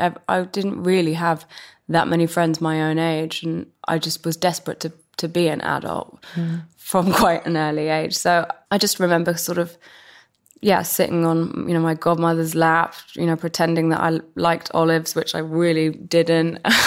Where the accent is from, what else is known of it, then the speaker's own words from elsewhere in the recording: London, United Kingdom; And also growing up in West London as well